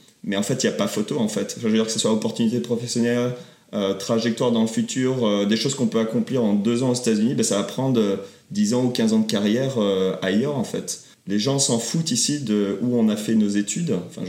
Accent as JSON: {"language": "French", "country": "France", "also_born_or_lived": "Paris", "lives_now": "United States", "said": "on vient de France. Alors, on est né en province, mais on a passé quelques années à Paris."}